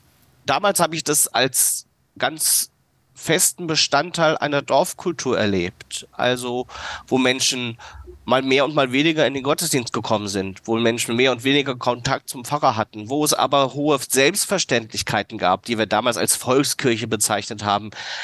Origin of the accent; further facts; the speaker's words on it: Kassel, Hesse, Germany; weil ich bin Städter, ich komme aus Kassel, kenne, glaube ich, gebürtig eben wirklich dörfliche Strukturen eigentlich gar nicht